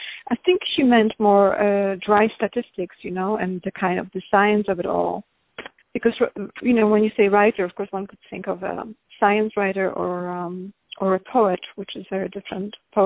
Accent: Warsaw, Masovian Voivodeship, Poland; English is a second language; in Warsaw or in other, you know, cities in where I am from Warsaw

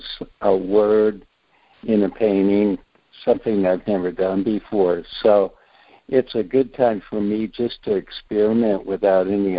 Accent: California, United States; I grew up in California, and when I was younger, I was surfing quite a lot.

